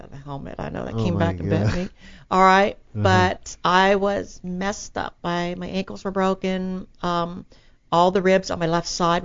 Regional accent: Texas, United States; Now I'm a Texan. Texans don't lie.

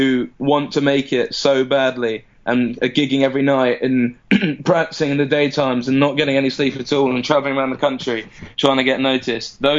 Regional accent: London, United Kingdom; I grew up in London. I grew up in South London.

